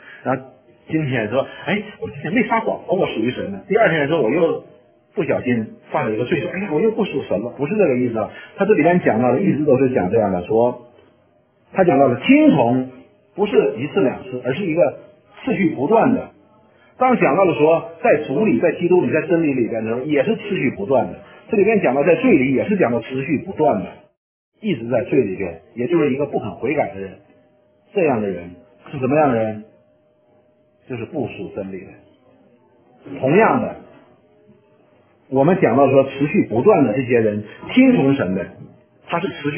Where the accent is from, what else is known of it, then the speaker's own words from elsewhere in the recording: China; 那我们中国人都有，那些读书人都有圣灵的果子，对不对？